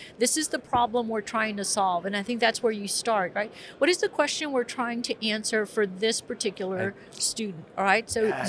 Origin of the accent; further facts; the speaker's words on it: Texas, United States; And then my favorite, not for anything other than because I'm from the Valley, and I'm thinking the Valley should have been the first one, but it's okay.